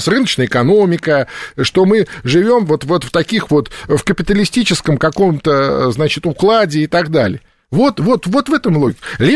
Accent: Belarus; ну, мы белорусы

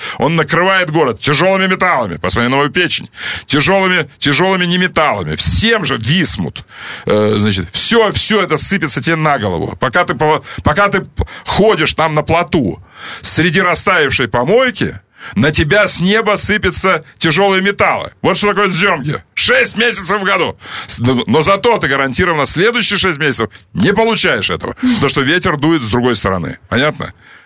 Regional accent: Dzyomgi, Khabarovsk Krai, Russia; а я из Дзёмок, понятно? Значит, вот что такое Дзёмки.

